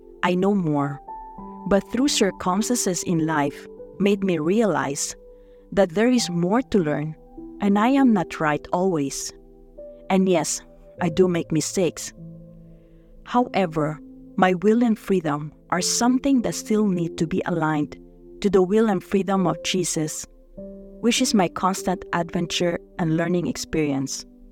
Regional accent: Saskatoon, Saskatchewan, Canada; from Saskatoon, Canada.

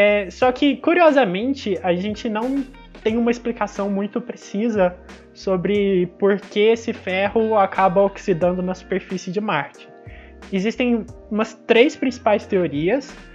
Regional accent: Minas Gerais, Brazil; eu sou mineiro, pra quem não sabe.

